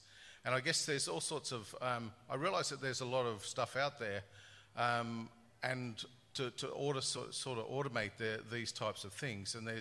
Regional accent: Australia; I'm from Australia, so there's a little plug for Australia

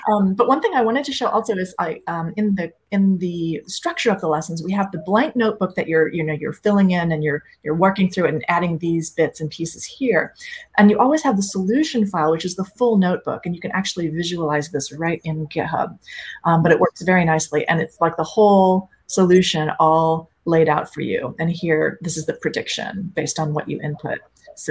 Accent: Boston, Massachusetts, United States; I'm from Boston, so I was writing this lesson and I was like, what a cluster.

